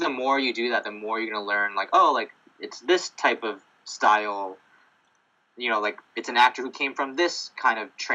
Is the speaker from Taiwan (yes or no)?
yes; Taiwan; when I was growing up in Taiwan, like I started as a writer first.